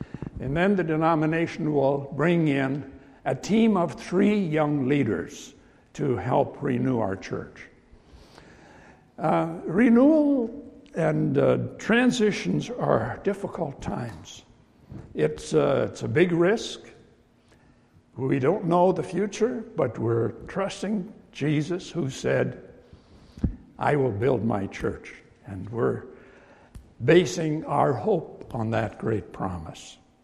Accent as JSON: {"language": "English", "region": "Saskatchewan", "country": "Canada", "tie": "born or raised there", "moved": "as an adult", "said": "I was born and raised in Saskatchewan, but moved down there for 10 years of ministry."}